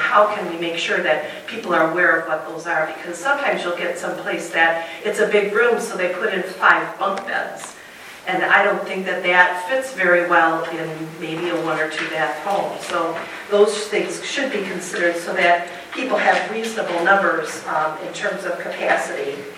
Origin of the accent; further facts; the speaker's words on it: Boyne City, Michigan, United States; I'm born and raised in Boyne City, so I have a long history here. … I'm passionate about Boyne City and so thankful to be able to live back in this community.